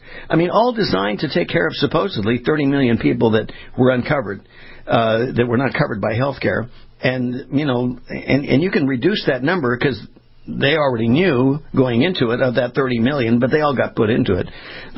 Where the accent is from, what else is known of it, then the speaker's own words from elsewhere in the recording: California, United States; I grew up in California as a kid.